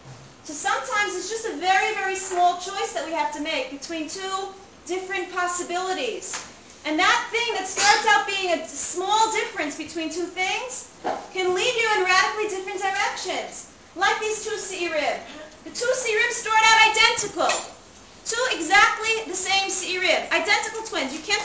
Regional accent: New York, United States; Meaning, because I'm a New Yorker, so I only know New York and New Jersey, but whatever.

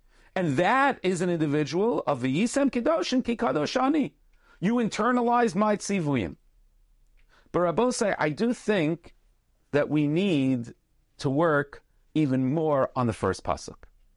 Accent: Vancouver, British Columbia, Canada; also born or lived in Saskatchewan; Growing up in Vancouver, British Columbia, previously in Saskatchewan, traveling at times for work and for helping others throughout the United States

